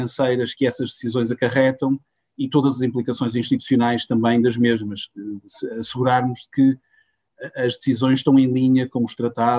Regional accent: Santo Tirso, Porto, Portugal; por ser uma pessoa do Norte também, sou de Santo Tirso

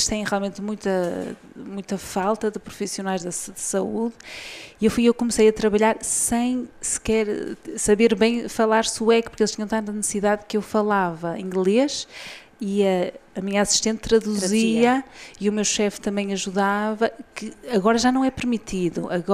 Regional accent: Portugal; now in Sweden; nós portugueses, eu costumo dizer, olha, o meu sangue não me ajuda neste aspecto

